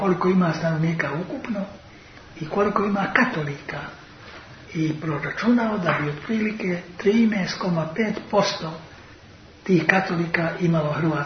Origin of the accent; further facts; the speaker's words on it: Federation of Bosnia and Herzegovina, Bosnia & Herzegovina; Ja sam Hercegovac, ja sam u Mostaru završio gimnaziju. Živio, dakle, dosta dugo, jedno vrijeme čak i živeo u gradu, iako sam živeo u Čapini pa sam u školu išao vozom.